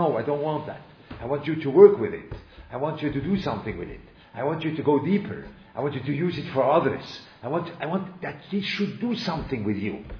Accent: Switzerland; I was brought up in Switzerland, and that's the way you are

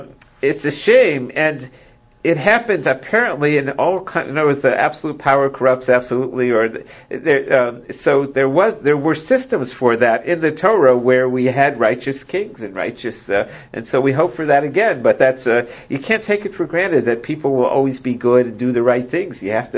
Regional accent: United States; I'm very patriotic. I'm American. I grew up here. I'm very proud of being American.

